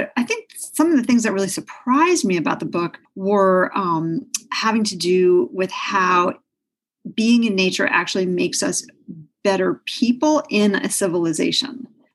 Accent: New York City, New York, United States; I actually grew up in New York City. I grew up in Manhattan on the Upper West Side, and my parents were divorced.

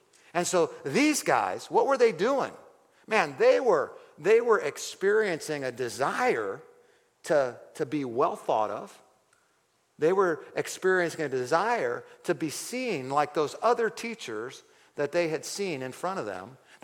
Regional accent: Ohio, United States; Anyway, so in our city, where I grew up in Ohio, Japanese beetles are a huge problem.

